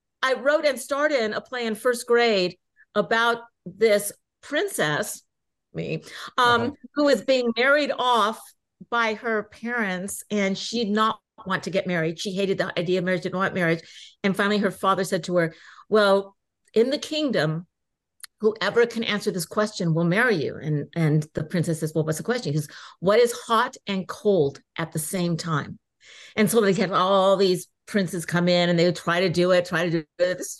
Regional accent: Inglewood, California, United States; born there; So yes, I was born in Inglewood.

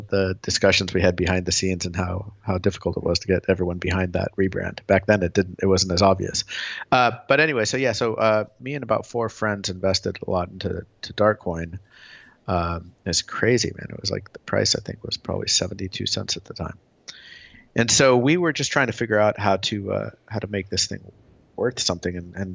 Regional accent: Tulsa, Oklahoma, United States; now in California, United States; I was born in the U.S., but both my parents are Bolivian. So I guess I kind of identify with that. I grew up in Oklahoma, Tulsa, Oklahoma, of all places.

